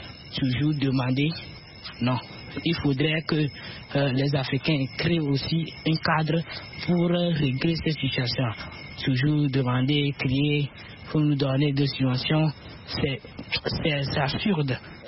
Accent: Togo; chez nous au Togo ici

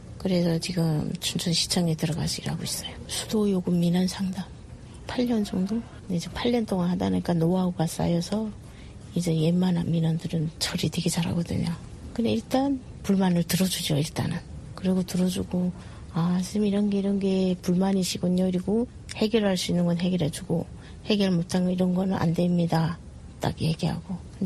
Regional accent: North Korea; also born or lived in China; now in South Korea; 탈북하는 길이 그냥 내가 살 길이구나 하고 어쩔 수 없이 탈북해서 중국에서 10년 살았죠.

